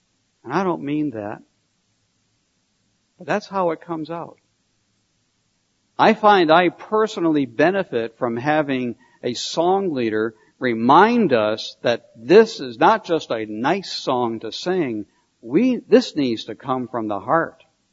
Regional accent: New England, United States; being a New Englander again. I not only ministered there, I grew up in New England

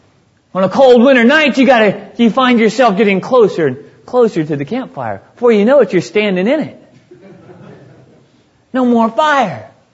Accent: the South, United States; Now, I'm from the South somewhat. Down South, we say this, stoke it up.

